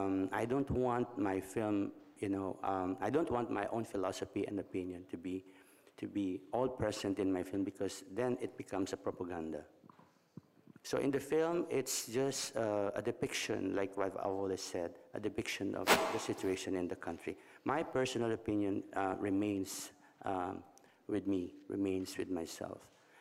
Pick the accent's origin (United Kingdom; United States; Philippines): Philippines; as a Filipino and as a Filipino filmmaker, I would love my film to have a better and good reception in the Philippines, because this is about the Filipino people and the situation in our country.